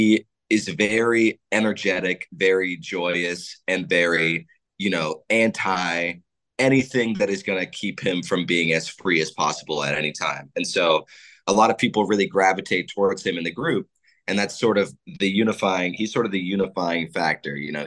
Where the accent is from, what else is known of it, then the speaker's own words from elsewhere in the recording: Arizona, United States; I'm from Arizona, so I saw it on stage first at a theater there.